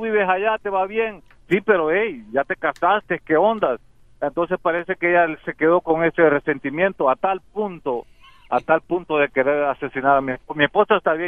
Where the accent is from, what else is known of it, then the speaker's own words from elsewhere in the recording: El Salvador; now in United States; yo soy salvadoreño, yo siempre me creé con una prima, pero cuando vine aquí a los Estados Unidos